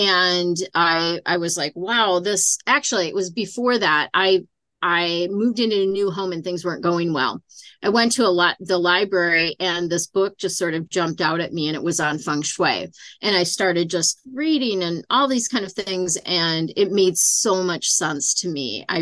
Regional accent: Minnesota, United States; So I was born and raised in Minnesota.

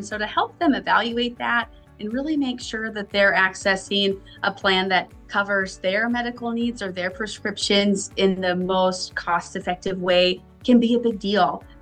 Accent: Idaho, United States; So I am born and raised in Idaho.

